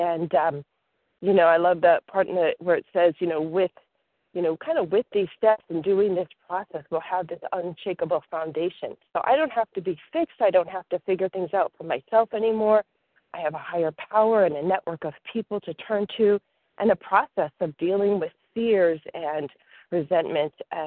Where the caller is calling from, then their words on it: Virginia, United States; from Virginia.